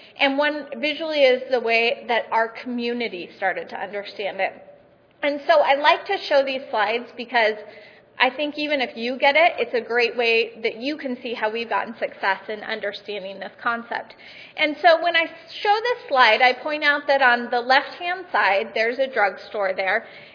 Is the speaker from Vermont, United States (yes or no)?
no; Montana, United States; So to give you a little background, I'm from Yellowstone County, which is in south central Montana.